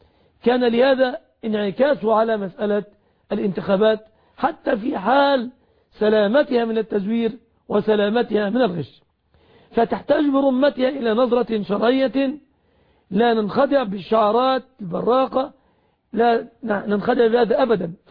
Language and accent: Arabic; Egypt; سواء عندكم في العراق أو عندنا في مصر أو في أي بلد